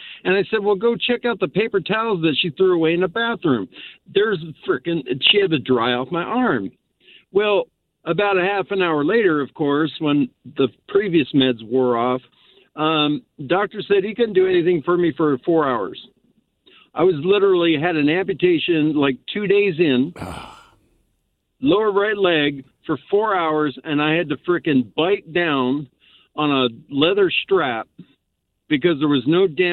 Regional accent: Philadelphia, Pennsylvania, United States; I am from Philadelphia, Northeast, from the Northeast Hospital, the same hospital that Bill Cosby was born in.

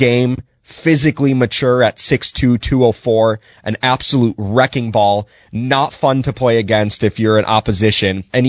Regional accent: United States; but boy, as an American, you're happy for what he did

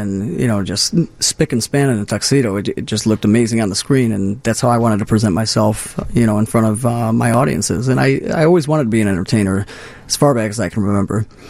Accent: Illinois, United States; South suburbs, Chicago South Heights, suburbs.

